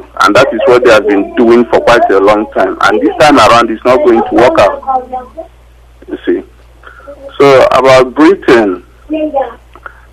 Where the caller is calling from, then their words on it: Germany; I'm calling from Germany.